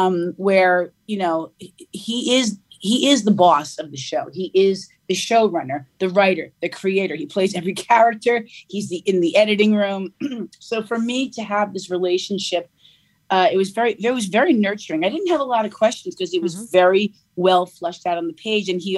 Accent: New York, United States; accent: New York; obviously I have, you know, my own accent, which is, you know, a New York accent.

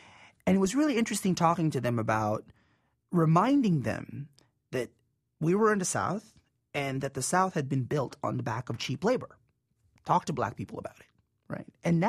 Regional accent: Philippines; my name is very Hispanic and I look Asian, I'm Filipino

